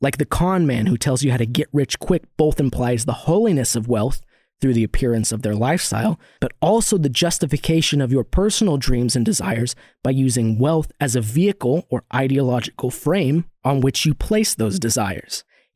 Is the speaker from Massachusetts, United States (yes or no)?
no; Turlock, California, United States; Most notably, my hometown has one of the few non-Spanish-derived names in northern California, Turlock being derived from the Gaelic word turlo, which means low-lying, wet limestone.